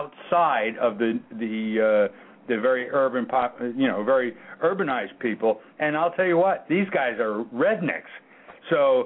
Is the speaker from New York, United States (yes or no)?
yes; New York, United States; now in California, United States; No, actually, we're from New York.